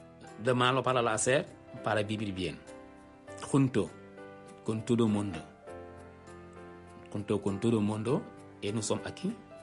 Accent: Senegal; Spanish is a second language; moved away as an adult; now in Spain; yo soy de Senegal. Yo vine aquí en 2006 para buscar la vida.

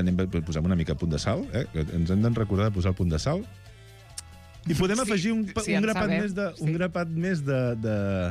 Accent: Catalonia, Spain; Mira que som catalans

